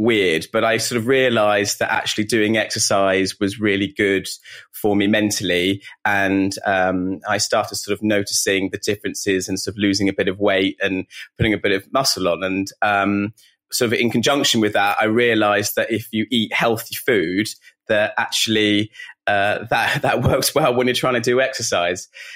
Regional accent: South East England, United Kingdom; now in London, United Kingdom; I'm originally from Kent, and I've been living in London, probably just over 10 years, maybe even 12 years now.

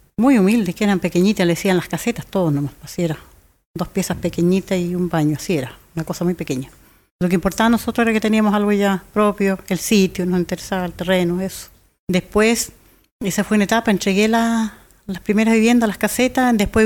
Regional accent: Río Negro, Argentina; Y ahí volví a Curuleufu, Río Negro, a trabajar.

